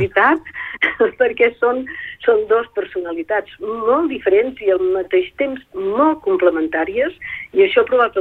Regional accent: Paris, Île-de-France, France; moved away as an adult; also born or lived in Bordeaux; jo vaig néixer a París i vam viure a París, fins que París i els suburbis, fins que vaig marxar cap a Bordeus, ja era professora i sí, he estat visquent a París molts anys.

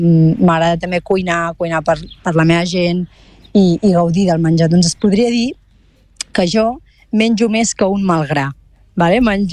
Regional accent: Girona, Catalonia, Spain; accent: Girona; al final el meu accent és de Girona, sóc de Girona i no m'agrada canviar-lo per l'entorn on visc

